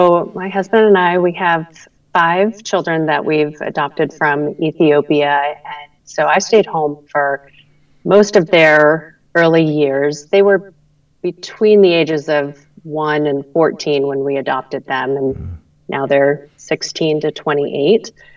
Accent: Maine, United States; And I ended up applying and being accepted back into my home state school at the University of New England College of Osteopathic Medicine.

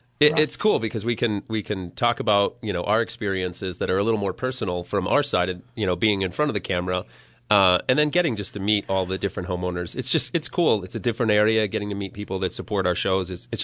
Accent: Philadelphia, Pennsylvania, United States; Philadelphia, Pennsylvania.

